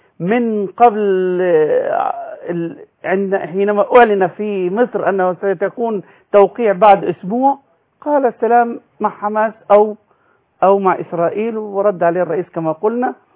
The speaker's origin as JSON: {"language": "Arabic", "country": "Palestine", "said": "وأنا مواطن فلسطيني ضعيف،"}